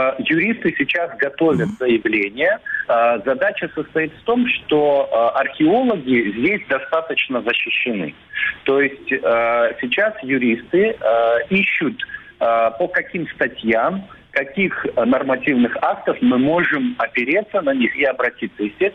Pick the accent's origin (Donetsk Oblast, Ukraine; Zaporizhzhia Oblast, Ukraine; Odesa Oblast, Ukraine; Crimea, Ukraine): Crimea, Ukraine; мы, как коренные жители Крыма